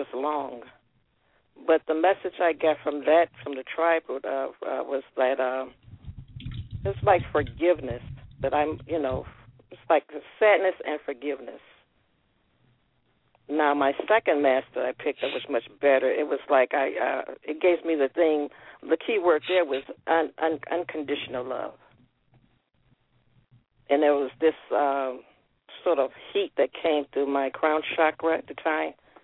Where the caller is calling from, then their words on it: Cleveland, Ohio, United States; from Cleveland, Ohio.